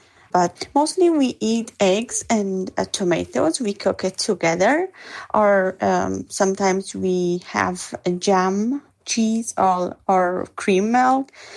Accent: Afghanistan; We are from Afghanistan

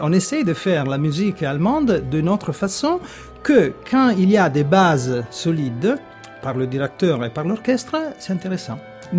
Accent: Italy; et on est italien

